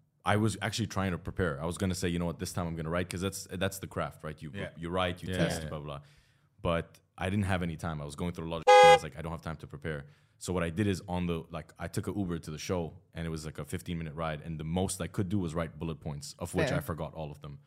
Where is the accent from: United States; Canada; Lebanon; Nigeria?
Lebanon; Yeah, but I'm from Lebanon.